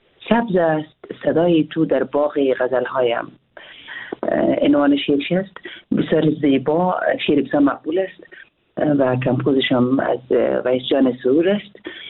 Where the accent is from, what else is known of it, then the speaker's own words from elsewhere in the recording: Afghanistan; now in Hamburg, Germany; من خواه از افغانستان هستم، اما من از یک طرف پشتون هستم، از یک طرف هم تاجک هستم، مردوش هستم،